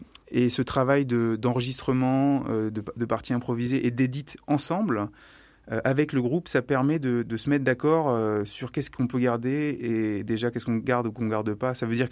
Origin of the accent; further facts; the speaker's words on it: Limoges, Nouvelle-Aquitaine, France; Moi je viens de Limoges, lui de Poitiers